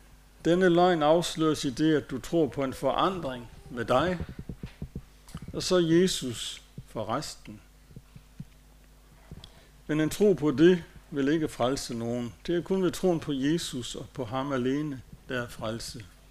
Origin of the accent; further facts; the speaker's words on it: Tarm, Central Denmark Region, Denmark; I byen Tarm, hvor jeg er vokset op